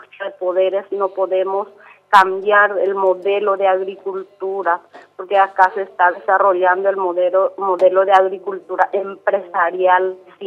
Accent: San Pedro, Paraguay; lo que nosotros queremos como paraguayos y paraguayas

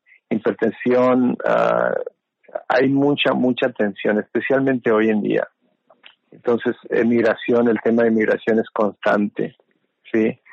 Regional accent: Mexico; yo soy mexicano, entonces siempre nos ha dolido mucho esa actitud.

